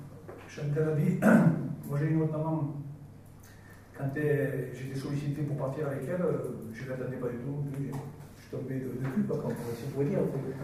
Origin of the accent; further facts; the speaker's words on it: Occitanie, France; cette vallée, j'y suis attaché parce que je ne l'ai jamais quitté. Je suis originaire de Belpoué, du Pictoy, de la Côte de Luz